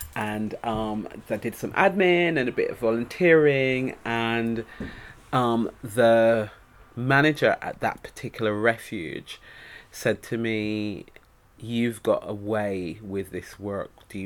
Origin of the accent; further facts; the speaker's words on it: Jamaica; now in London, United Kingdom; And I was born here but raised in the Caribbean, in the mountains of Jamaica, and my activism started actually there.